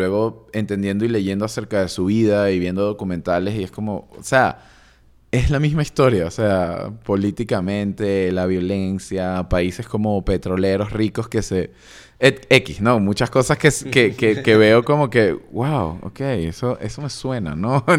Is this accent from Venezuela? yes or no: yes; Caracas, Capital District, Venezuela; yo crecí en Caracas. Estoy en pleno... trópico. O sea, literal había una montaña y el Mar Caribe.